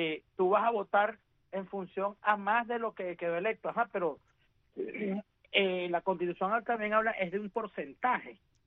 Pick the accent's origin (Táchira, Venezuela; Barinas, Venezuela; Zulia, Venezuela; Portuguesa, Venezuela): Barinas, Venezuela; yo que soy de Barinas también y que me conozco perfectamente el estado Barinas